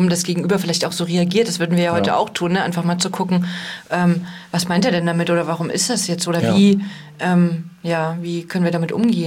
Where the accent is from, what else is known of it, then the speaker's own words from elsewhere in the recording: East Germany, Germany; Und wir wissen ja, ich komme ja aus dem Osten.